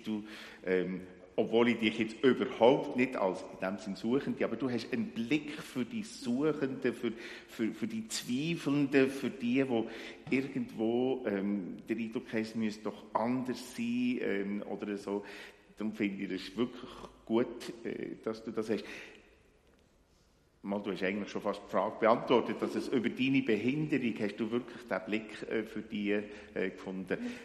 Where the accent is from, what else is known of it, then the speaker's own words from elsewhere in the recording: Winterthur, Zurich, Switzerland; was wir vielleicht auch als Winterthurer könnten lernen